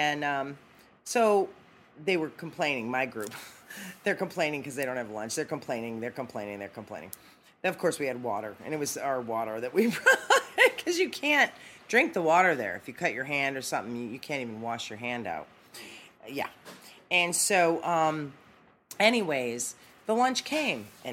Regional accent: Boston, Massachusetts, United States; You know, I grew up in Boston under a house, and I'll tell you, in the neighborhood I grew up in, it was an ethnic neighborhood.

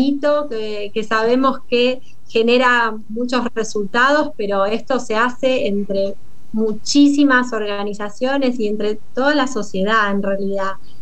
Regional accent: Argentina; de que tengan la oportunidad educativa de involucrarnos como argentinos

